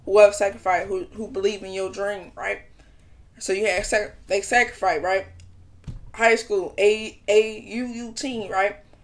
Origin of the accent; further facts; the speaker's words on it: Chicago, Illinois, United States; But you know me, I'm from Chicago, so I got the Chicago Sky.